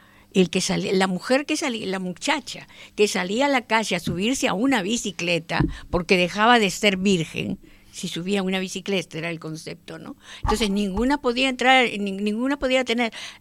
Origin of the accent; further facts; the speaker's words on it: Argentina; also born or lived in Venezuela; now in Spain; Yo soy argentina, he vivido en Venezuela muchos años, la mitad de mi vida, y soy extranjera. Y sé lo que es venir aquí de vieja